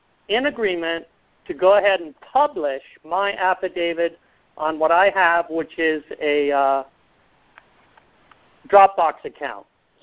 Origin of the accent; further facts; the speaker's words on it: New Jersey, United States; now in California, United States; because I come from New Jersey. I know what New Jersey's like. I moved to California, and I know what California is like.